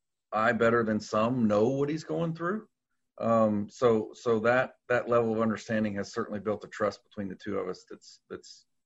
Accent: Louisville, Kentucky, United States; moved away as an adult; also born or lived in Indianapolis / North Carolina; because when I was born and raised in Louisville, All I knew was Louisville. So it was Louisville. Now that I've been removed and went to Purdue and lived in Indy and lived in North Carolina for 10 to 15 years

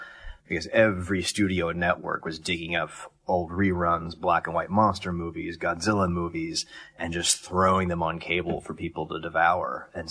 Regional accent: Columbus, Ohio, United States; Columbus, Ohio.

